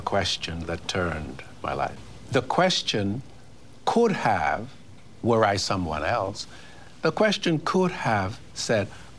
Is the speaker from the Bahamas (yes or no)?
yes; Bahamas; accent: Bahamian; My accent was Bahamian. It was terrible. It was sing-songy, as most Caribbean accents are.